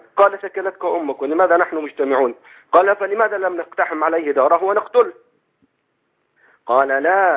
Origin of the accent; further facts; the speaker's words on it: Egypt; now in Saudi Arabia; أنا أخوكم مصري مقيم في السعودية.